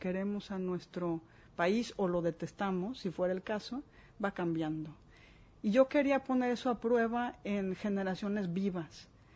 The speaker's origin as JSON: {"language": "Spanish", "country": "Mexico", "said": "de qué manera somos ahora mexicanos los mexicanos"}